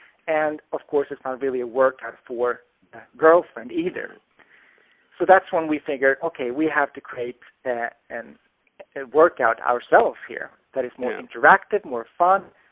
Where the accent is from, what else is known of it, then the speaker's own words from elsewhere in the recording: Sweden; we were traveling because I'm originally from Sweden and she's from, San Francisco